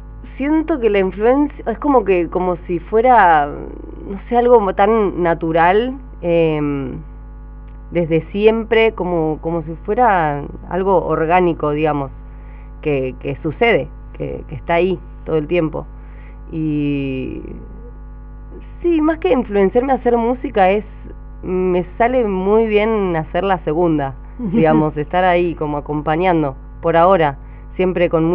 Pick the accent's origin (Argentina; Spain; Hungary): Argentina; Mar del Plata, Buenos Aires Province; No, somos de Mar del Plata.